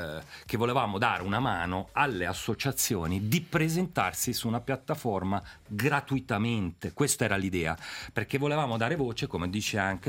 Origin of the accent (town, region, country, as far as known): Ticino, Switzerland